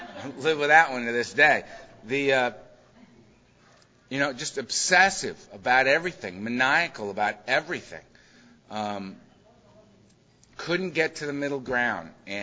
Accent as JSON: {"language": "English", "town": "Los Angeles", "region": "California", "country": "United States", "said": "I'm from Los Angeles, and we got about, 3,000 known meetings a week, you know?"}